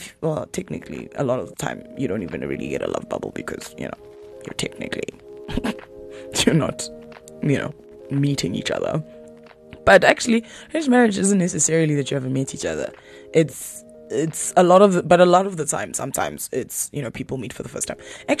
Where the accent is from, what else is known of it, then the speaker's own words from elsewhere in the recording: South Africa; So in other parts of Africa, obviously, me being a South African, there is actually a point about South Africa here.